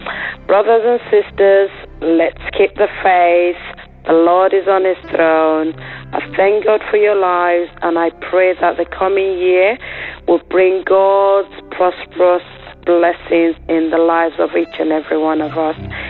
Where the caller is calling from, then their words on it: London, United Kingdom; I'm phoning from London in England.